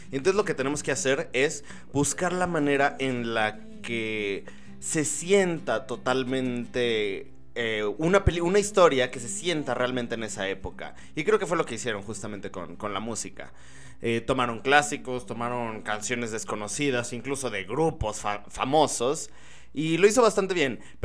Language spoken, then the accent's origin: Spanish; Aguascalientes, Mexico; Yo soy de Aguascalientes, México.